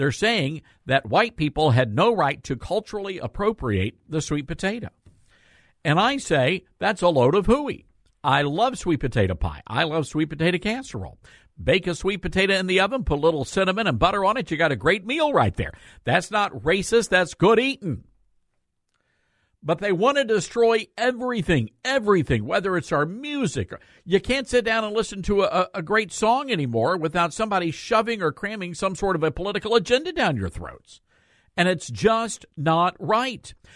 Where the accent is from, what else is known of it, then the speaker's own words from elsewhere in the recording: Deep South, United States; also born or lived in New York City; Now, me, I'm from the Deep South. We're not segregated down here.